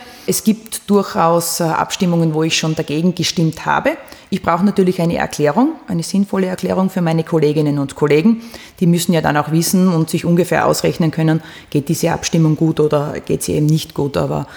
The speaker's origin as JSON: {"language": "German", "country": "Austria", "said": "Ich stimme als Österreicherin ab."}